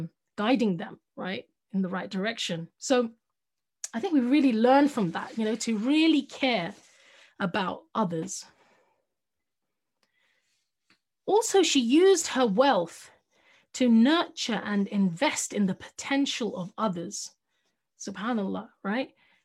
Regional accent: London, United Kingdom; People like me, someone, you know, a little Indian girl in London, growing up in London, was inspired by Malcolm X to feel strong as a Muslim

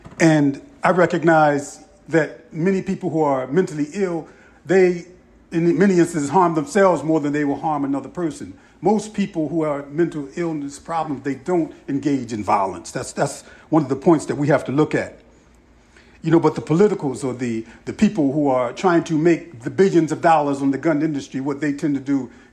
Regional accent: Chester, Pennsylvania, United States; also born or lived in West Philadelphia; You know, I grew up in Chester and spent my early youth in West Philadelphia

